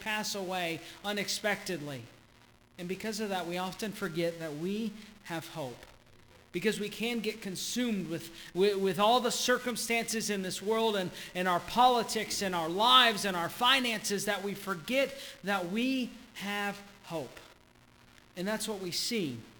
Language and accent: English; Georgia, United States; since I am from Georgia, as you may or may not be able to tell. Going from Georgia to here